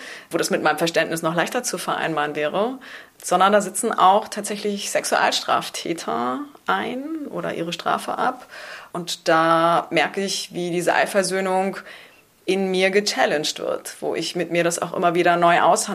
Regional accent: East Germany, Germany; Ich bin in der DDR aufgewachsen, die ja christlich nicht so sehr verbunden war.

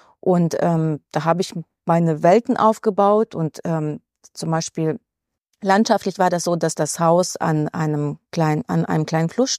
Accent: Ukraine; German is a second language; moved away; also ich komme ja aus der Ukraine ursprünglich, habe viele russische und ukrainische Klassiker gelesen.

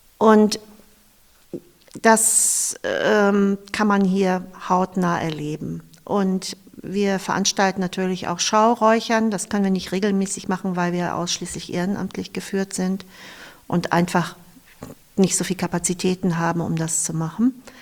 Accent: Eckernförde, Schleswig-Holstein, Germany; Also hier wohnt meine Familie zu großen Teilen. Ich verbinde ganz viel mit den Orten in Eckernförde und ich bin am Wasser aufgewachsen.

